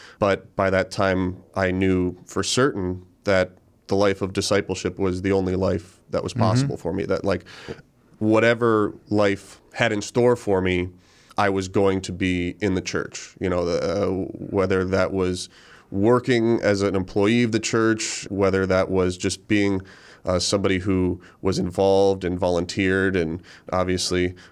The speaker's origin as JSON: {"language": "English", "town": "Hudson", "country": "United States", "tie": "born or raised there", "said": "Like you said, I grew up in Hudson. That was kind of the only hometown I ever knew. We never moved in my lifetime as a kid growing up."}